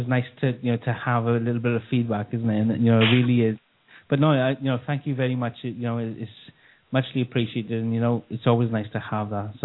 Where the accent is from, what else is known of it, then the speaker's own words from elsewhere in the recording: Wales, United Kingdom; Yep, that's where I'm from Wales. You know, and I kind of love Wales, I really do.